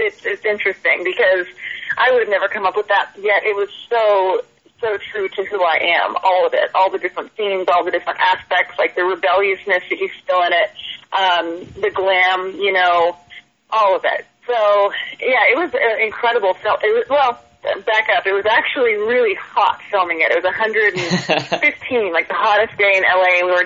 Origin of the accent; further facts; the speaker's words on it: Lake Tahoe, California, United States; I grew up in Lake Tahoe, went to high school in Lake Tahoe, which is in California.